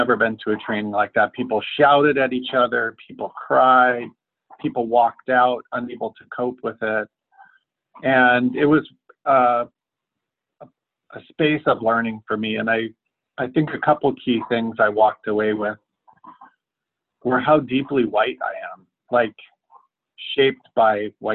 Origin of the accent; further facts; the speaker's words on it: Bozeman, Montana, United States; because it turns out he had gone to my hometown, Bozeman, Montana, as a college student.